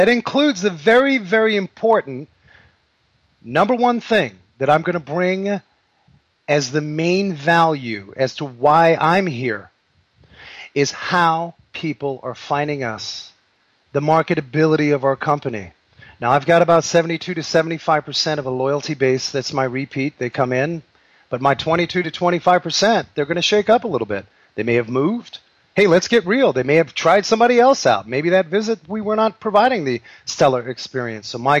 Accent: New York City, New York, United States; I grew up in New York City in Harlem in a drug-infested heroin neighborhood

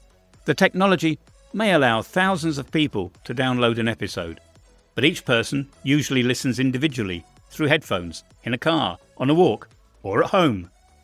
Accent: United Kingdom; now in Bosnia and Herzegovina; I'm British, but I have lived in Bosnia for a long time.

